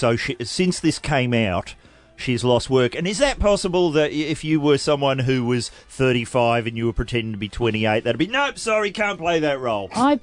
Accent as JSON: {"language": "English", "country": "New Zealand", "lives_now": "Melbourne, Australia", "said": "I'm very confused by this because I'm from New Zealand where, of course, we just shoot them."}